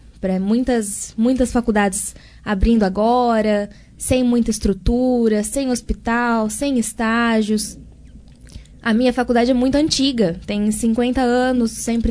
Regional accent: Monte Alto, São Paulo, Brazil; Eu sou daqui de Monte Alto.

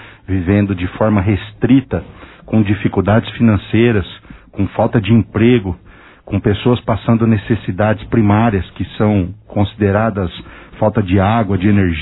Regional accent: Monte Alto, São Paulo, Brazil; Nascido e criado em Monte Alto, na Vila Gadini, tenho muito orgulho da minha cidade

